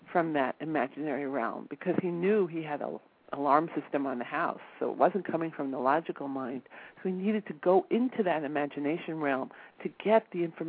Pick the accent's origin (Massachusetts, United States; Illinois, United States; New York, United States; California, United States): New York, United States; I'm from New York, so if I walk down the street and I don't feel right, something feels wrong, I just walk the other way